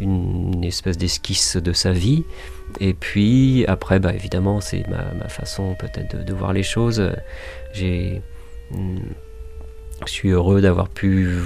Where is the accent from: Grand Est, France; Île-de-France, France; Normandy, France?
Normandy, France; Moi, je viens de Normandie, même si voilà, j'ai des origines très diverses, espagnol entre autres, mais aussi belge, un tout petit peu de belge